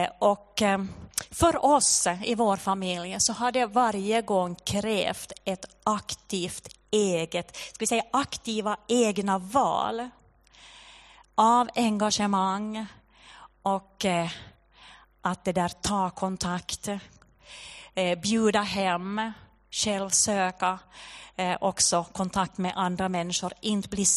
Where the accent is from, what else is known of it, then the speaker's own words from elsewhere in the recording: Finland; Och vi är tröga finländare, det här är ju såna vi är.